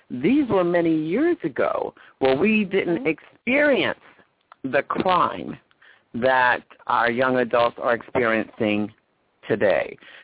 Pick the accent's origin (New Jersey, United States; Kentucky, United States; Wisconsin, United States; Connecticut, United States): New Jersey, United States; now in California, United States; I am also from New Jersey. You know, I'm from back east. currently living in California, but I was born and raised in New Jersey.